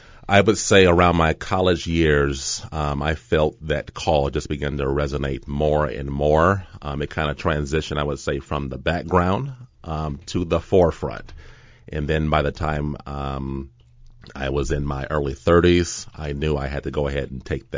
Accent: Ypsilanti, Michigan, United States; I grew up in a town called Ypsilanti, Michigan.

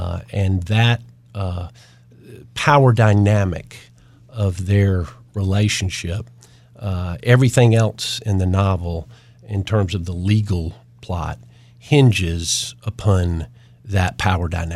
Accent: Rock Hill, South Carolina, United States; I was born and raised in Rock Hill, which was a much different city back then, as you can imagine. I attended Northwestern High School, went to Clemson University undergrad, and then the University of South Carolina Law School.

